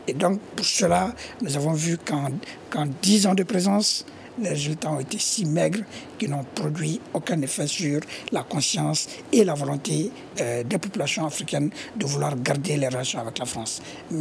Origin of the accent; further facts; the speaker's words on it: Ténenkou, Mopti, Mali; je suis partiellement du Nord parce que je suis d'une zone au centre de Mopti, Ténénkou.